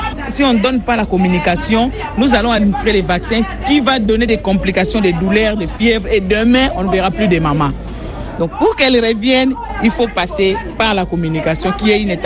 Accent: DR Congo; la troisième pathologie qui tue les enfants de moins de 5 ans ici chez nous en RDC

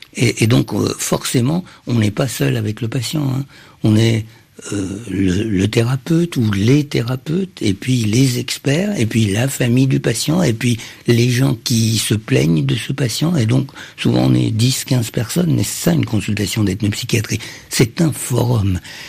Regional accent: Cairo, Cairo Governorate, Egypt; Je me souviens très très bien de mon enfance au Caire.

